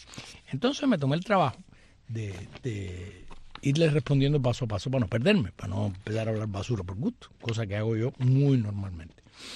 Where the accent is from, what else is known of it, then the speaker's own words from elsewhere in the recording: Cuba; soy una cubana para el bien y no para el mal